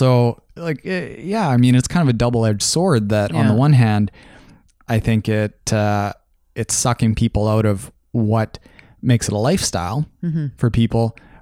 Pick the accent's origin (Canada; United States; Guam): Canada; we're Canadian, our friends from across the border don't have the youth programs